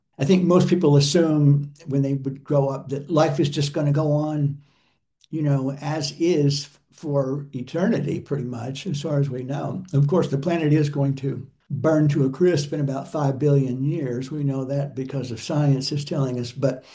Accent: the South, United States; which is about, I think you could say in a funny way, sort of my education as a Southerner.

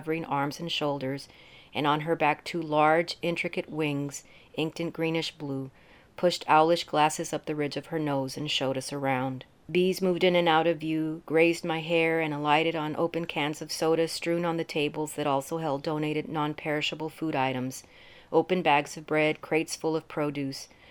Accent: Laredo, Texas, United States; Growing up in Laredo on the U.S.-Mexico border, my family vacations to the Texas coastal bend were excursions to the edge of a vast gulf and expansive ocean

